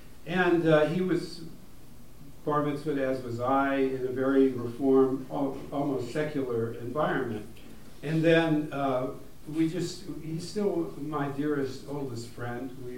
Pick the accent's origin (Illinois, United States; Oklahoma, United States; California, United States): California, United States; Beverly Hills; So I grew up in Beverly Hills, as she said, and in a very reform synagogue called Wilshire Boulevard Temple.